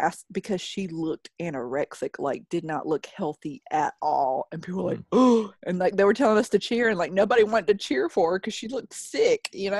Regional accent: North Carolina, United States; And he's like, oh, are you from the South? And I'm like, yeah, I'm from North Carolina.

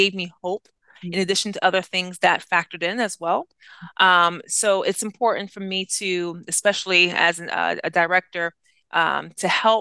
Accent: New York, United States; Okay, so I had mentioned before in my bio, Haitian American, right? I'm born and raised in New York, and my family, they were a big proponent in terms of education

